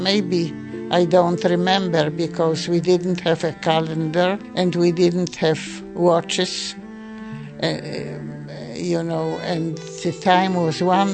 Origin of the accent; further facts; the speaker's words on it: Germany; English is a second language; moved away; I came to Auschwitz on a regular train because I came from Germany and not from a ghetto.